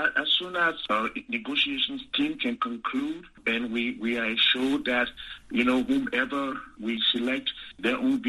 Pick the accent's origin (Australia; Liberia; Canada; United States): Liberia; Maryland County; Well, first, I'm from Maryland County, okay?